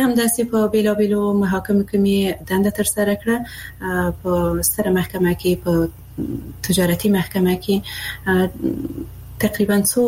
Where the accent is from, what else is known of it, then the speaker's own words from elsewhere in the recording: Afghanistan; زه د افغانستان یو هغه میرمن یم